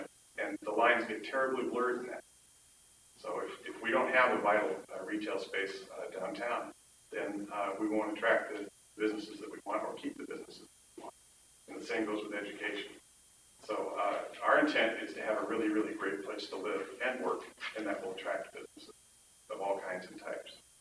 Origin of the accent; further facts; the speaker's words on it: Ireland; sorry, I'm an Irishman, I have to joke.